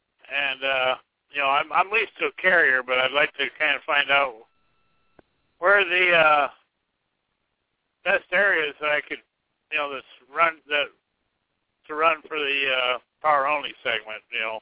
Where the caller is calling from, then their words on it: South Dakota, United States; Well, I'm … I'm calling from South Dakota.